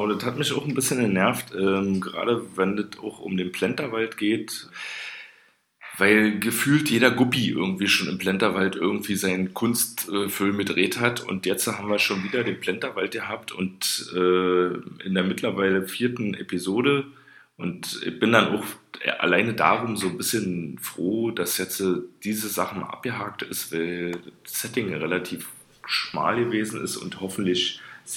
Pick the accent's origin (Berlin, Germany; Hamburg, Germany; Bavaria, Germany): Berlin, Germany; Also wir als Berliner erkennen dann vielleicht ganz genau, wo was gewesen ist